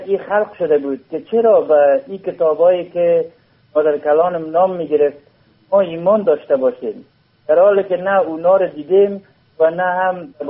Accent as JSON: {"language": "Persian", "region": "Kabul", "country": "Afghanistan", "tie": "born or raised there", "said": "از سال 1325 در ولایت کابل در یک خانواده روشن فکر رو سرشناس به دنیا آمدیم و بزرگ شدیم."}